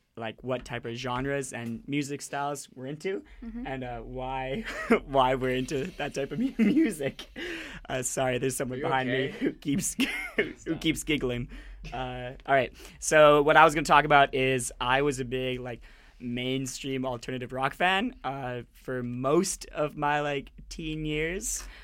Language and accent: English; Calgary, Alberta, Canada; I drove a minivan in high school back in my hometown of Calgary